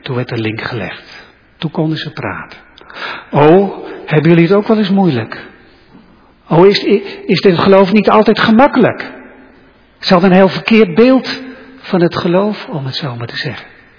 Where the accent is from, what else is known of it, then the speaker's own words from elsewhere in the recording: Stolwijk, South Holland, Netherlands; hij kwam preken in Stolwijk, waar ik opgegroeid ben.